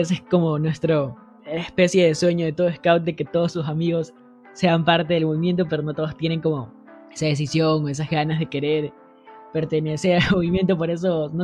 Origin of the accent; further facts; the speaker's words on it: Ecuador; yo soy de Ecuador